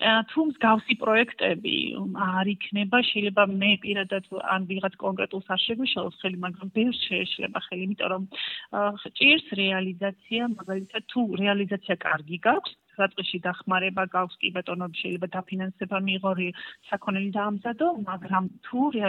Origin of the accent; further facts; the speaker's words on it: Kobuleti, Adjara, Georgia; now in Batumi, Georgia; მე ვარ ქობულეთიდან, დაბადებული ვარ იქოსოთ იქ და ბათუმში ვცხოვრობ